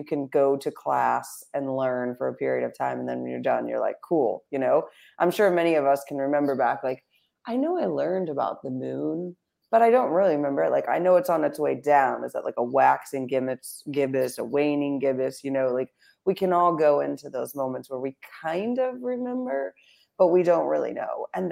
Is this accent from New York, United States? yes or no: no; Florida, United States; I'm from Florida, where when there's a hurricane, it's like, we're not allowing you to come in.